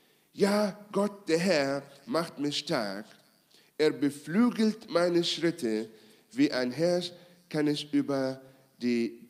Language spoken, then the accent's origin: German; Israel; Ich bin in Israel aufgewachsen und bei uns in Israel